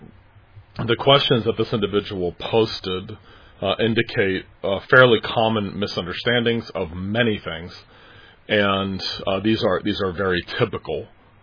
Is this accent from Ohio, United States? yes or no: yes; Cincinnati, Ohio, United States; Having been born and raised in Cincinnati, there was a lot of Catholic people there